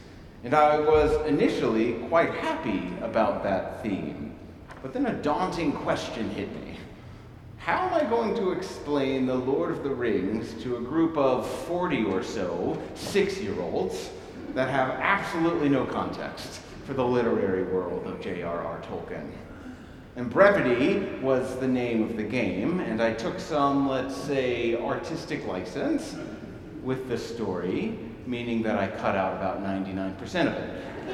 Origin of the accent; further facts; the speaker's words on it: North Carolina, United States; from North Carolina last week, my home state.